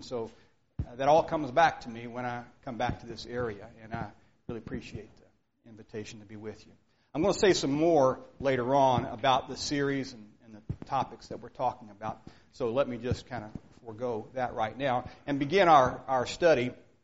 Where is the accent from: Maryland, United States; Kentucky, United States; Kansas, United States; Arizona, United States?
Kentucky, United States; now in New Castle, United States; So I am from Kentucky, let that be known, but I do live in Indiana. Newcastle, Indiana is our home.